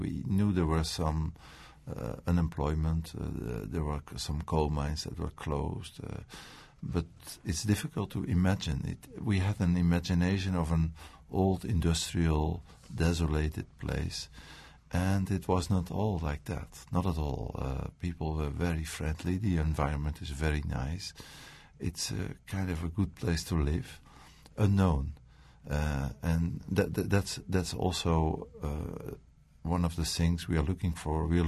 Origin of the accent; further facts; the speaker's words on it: Amsterdam, North Holland, Netherlands; English is a second language; now in Belgium; And I'm living in Belgium for over 25 years. And every day people remind me by my accent in French or even in Flemish that I'm from Holland.